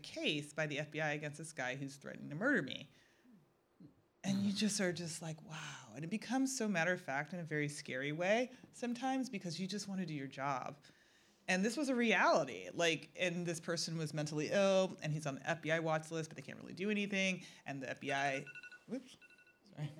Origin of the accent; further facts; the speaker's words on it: Chicago, Illinois, United States; I'm from Chicago. Don't worry. I'll be fine.